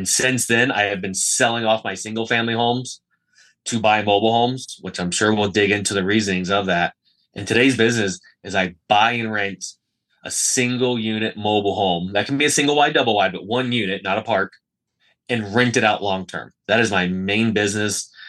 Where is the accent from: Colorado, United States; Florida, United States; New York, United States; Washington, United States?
Florida, United States; Plant City; And I am from Plant City, Florida. Winter Starway Capital of the World. It's actually going on right now. It's in between Tampa and Orlando. It's a little town. Grew up there, Florida native.